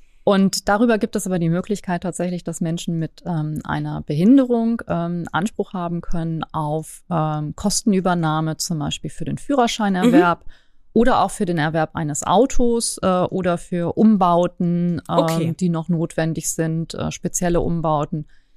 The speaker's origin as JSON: {"language": "German", "town": "Göttingen", "region": "Lower Saxony", "country": "Germany", "said": "ich komme ja aus Göttingen"}